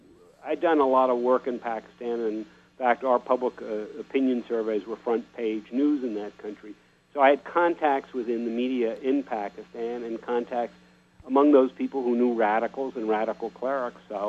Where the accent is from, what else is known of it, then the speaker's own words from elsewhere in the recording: United States; I would discuss the fact that I'm an American. I would discuss the fact that I'm Jewish.